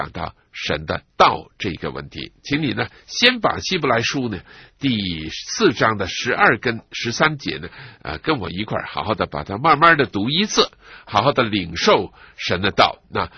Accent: China; 我又想起我们中国人呢，有些时候叫那个方向，叫路向

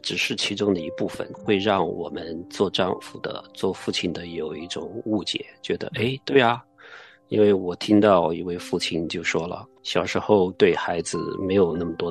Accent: China; 用我们中国人的话来说

